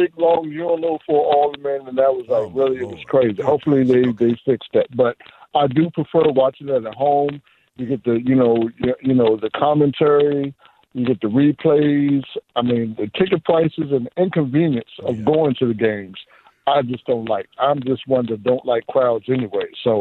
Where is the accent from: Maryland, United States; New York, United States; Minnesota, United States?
Maryland, United States; Indian Head; No, actually, I'm from Indian Head.